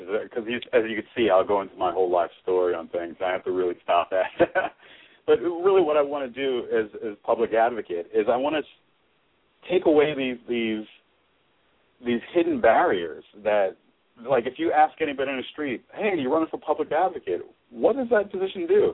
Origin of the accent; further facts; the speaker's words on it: New York, United States; because growing up in Harlem, you know, that's where I grew up.